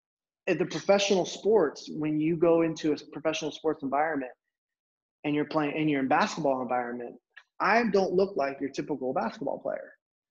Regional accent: Fresno, California, United States; where like I grew up in Fresno, California. That's not a big deal to anybody unless you grew up in Fresno.

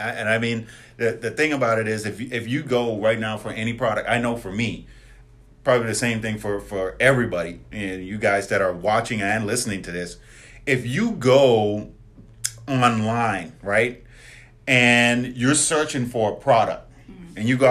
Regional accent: Bahamas; I'm from the Bahamas. I was born and raised in the Bahamas, right?

